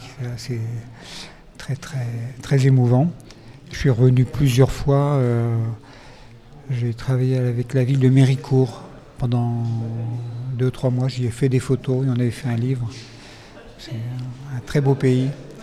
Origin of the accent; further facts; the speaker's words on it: Centre-Val de Loire, France; moved away; Moi, je viens du Loiret, de la campagne, et puis je suis monté à Paris faire du cinéma